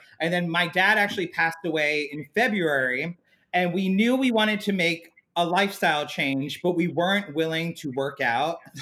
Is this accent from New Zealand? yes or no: no; Long Island, New York, United States; Long Island.